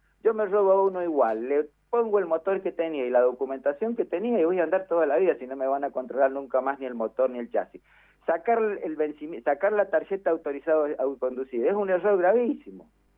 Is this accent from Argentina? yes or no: yes; Argentina; nosotros somos, y lo voy a decir como el argentino, dígalo, nosotros somos truchos. El argentino es trucho, por naturaleza.